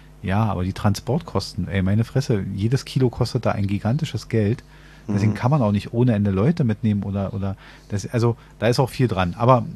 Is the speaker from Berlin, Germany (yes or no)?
yes; Berlin, Germany; als Berliner wissen wir das sehr genau